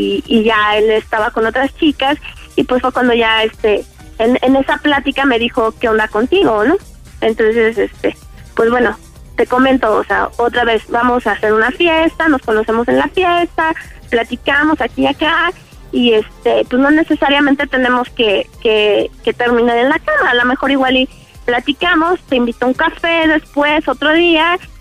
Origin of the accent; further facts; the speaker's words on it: Mexico City, Mexico; Yo soy de aquí del Distrito Federal, pero la fiesta la vamos a hacer en Tepoztlán.